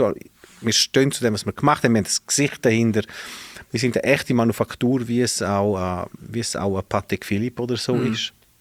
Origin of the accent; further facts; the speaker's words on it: Graubünden, Switzerland; der Valader effektiv der vom Unterregendin ist, der, wo ich herkomme.